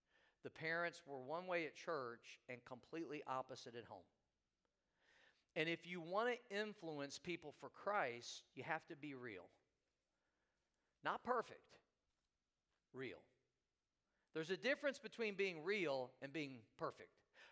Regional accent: Missouri, United States; Hey, I'm from Missouri. And you know what they call Missouri? Show me state.

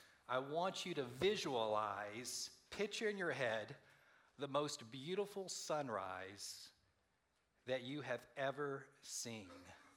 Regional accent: Daytona Beach, Florida, United States; growing up in Daytona Beach and us living in Daytona Beach

